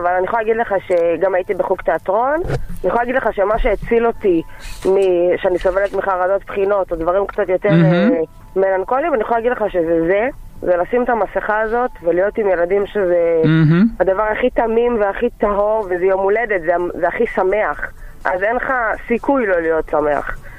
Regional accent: Eilat, Southern District, Israel; אז אני מאילת

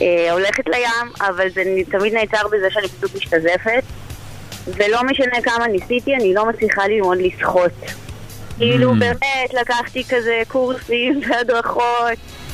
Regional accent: Russia; now in Israel; גדלתי, נולדתי ברוסיה וכן היינו בים

